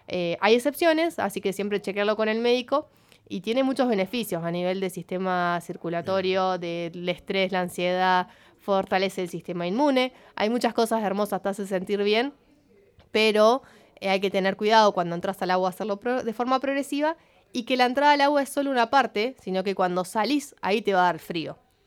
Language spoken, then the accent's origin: Spanish; Viedma, Río Negro, Argentina; mostrar mi lugar, de dónde soy, que soy de Viedma, que soy de Río Negro, que soy de Argentina.